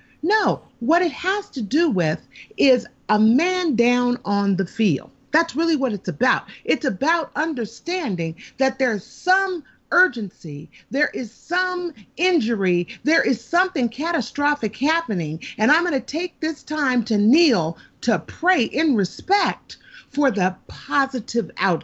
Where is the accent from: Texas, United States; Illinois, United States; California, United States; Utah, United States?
California, United States; Oakland; who's from Oakland? I'm from Oakland.